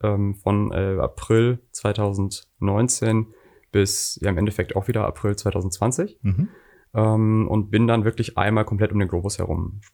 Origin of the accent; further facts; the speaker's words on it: Mülheim an der Ruhr, North Rhine-Westphalia, Germany; Als ich die Reise gemacht hatte, war ich 30. Also ist schon 3 Jahre her. Ich bin hier geboren im Ruhrgebiet, komme aus Mülheim an der Ruhr